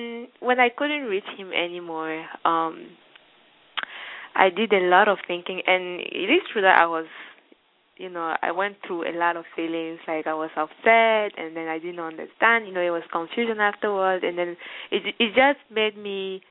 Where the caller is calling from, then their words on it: Michigan, United States; and I'm calling from Michigan.